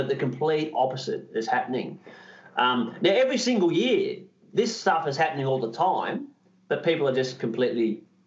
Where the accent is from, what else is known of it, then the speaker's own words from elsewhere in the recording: Brisbane, Queensland, Australia; And Brisbane's my hometown, as you know.